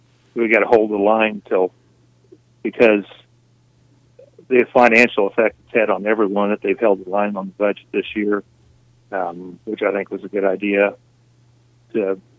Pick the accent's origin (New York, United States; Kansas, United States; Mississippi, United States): Kansas, United States; Topeka; I'm a lifetime Kansas resident. I was born and raised in Topeka, but I came to Manhattan to go to K-State and enjoyed it there, got married, had kids there, lived there for 19 years.